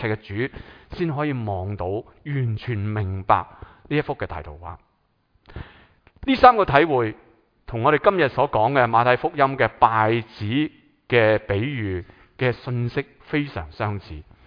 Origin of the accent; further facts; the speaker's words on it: Guangdong, China; accent: Cantonese; 其实咧，我哋广东话就好绝话啦